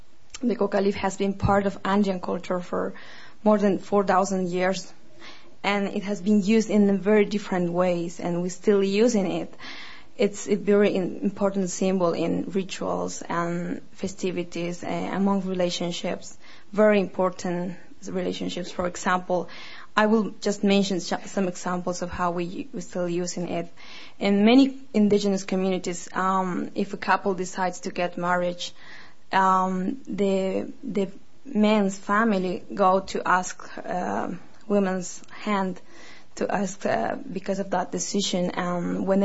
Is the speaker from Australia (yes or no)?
no; Bolivia; English is a second language; I come from Bolivia.